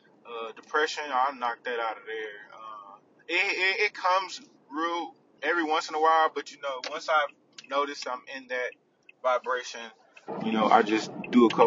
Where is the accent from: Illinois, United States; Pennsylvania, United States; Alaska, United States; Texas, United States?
Texas, United States; Texarkana; also born or lived in Fort Drum, New York; now in Garland, United States; I'm currently living in Dallas, really Garland, and I'm from Texarkana, Texas. Small city that's growing pretty rapidly.